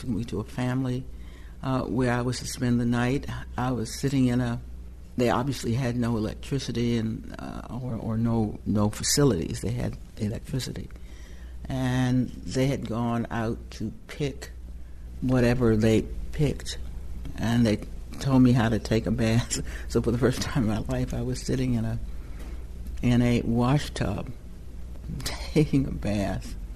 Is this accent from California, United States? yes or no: no; Washington, District of Columbia, United States; I go, I'm from Washington, D.C. I go to Yale Law School.